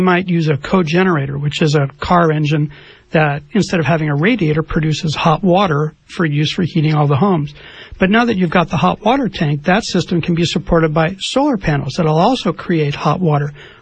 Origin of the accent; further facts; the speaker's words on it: San Francisco, California, United States; I grew up in San Francisco, and my family and I used our next door neighbor's property as well as our own, and we grew 80% of everything we needed